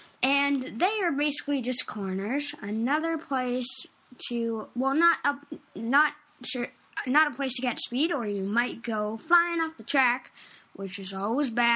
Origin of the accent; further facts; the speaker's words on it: Canada; We're Canadian. Canada.